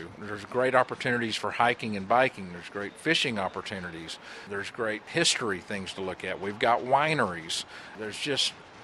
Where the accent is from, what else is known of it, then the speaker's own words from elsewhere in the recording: Texas, United States; I'm fifth generation from Burnett County. I know the area